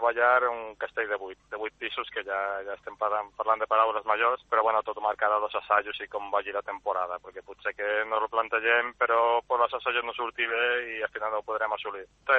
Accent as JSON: {"language": "Catalan", "town": "Malgrat de Mar", "region": "Catalonia", "country": "Spain", "said": "jo per exemple soc de Malgrat"}